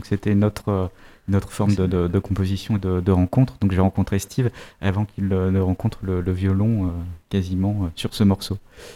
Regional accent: Hauts-de-France, France; Moi, je viens de la côte d'Opale. Et donc, j'ai toujours vécu au bord de la mer.

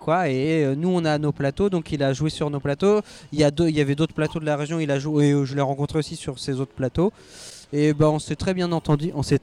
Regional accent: Thouars, Nouvelle-Aquitaine, France; moi je viens des Deux-Sèvres, de Thouars, donc là-bas on fait pas d'humour, personne non.

